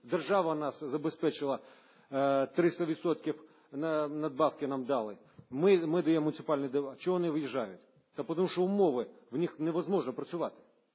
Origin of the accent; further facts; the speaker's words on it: Odesa, Odesa Oblast, Ukraine; born there; тому що я народився в Одесі.